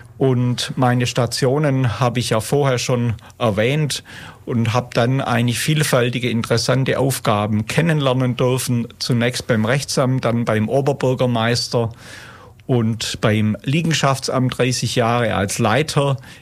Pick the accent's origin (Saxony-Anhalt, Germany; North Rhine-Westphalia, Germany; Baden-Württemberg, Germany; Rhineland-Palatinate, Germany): Baden-Württemberg, Germany; Ulm; Ich bin in Ulm geboren